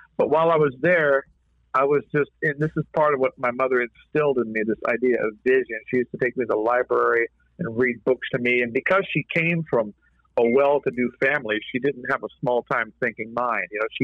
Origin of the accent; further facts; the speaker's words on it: Compton, California, United States; moved away; also born or lived in Grants Pass, United States; from growing up in Compton in the hood. And so yeah. I was a new student at this school in Grants Pass, Oregon.